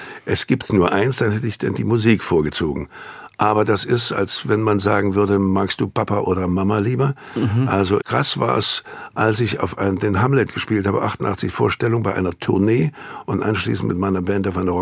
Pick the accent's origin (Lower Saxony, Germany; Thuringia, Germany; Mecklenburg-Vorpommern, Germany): Thuringia, Germany; accent: Thuringian; Das habe ich dann mit meinem thüringischen Akzent auf Englisch gemacht und mit einem thüringischen Akzent mich dann selber synchronisiert auf Deutsch.